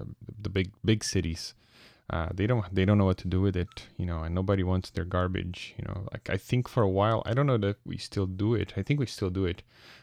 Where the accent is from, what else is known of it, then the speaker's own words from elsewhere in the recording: Brazil; I grew up in Brazil, as you know